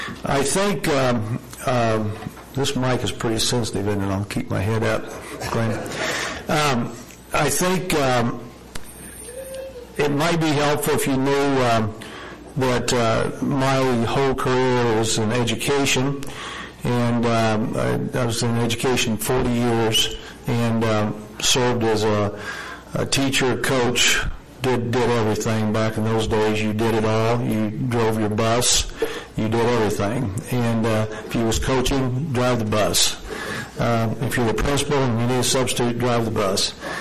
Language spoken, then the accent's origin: English; Martinstown, Missouri, United States; And as I said, I am from Martinstown, Missouri, not Martinsdale, not Martinsville, Martinstown.